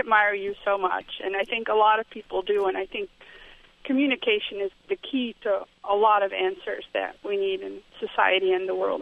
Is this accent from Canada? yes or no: no; Netherlands; now in Cincinnati, United States; I'm from the Netherlands originally, and I left shortly after the assassination of Theo van Gogh.